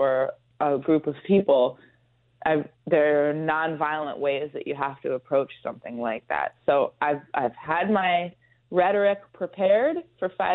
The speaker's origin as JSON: {"language": "English", "region": "New York", "country": "United States", "said": "You know, I'm from New York, so my initial response is always like, oh, I'll fight them."}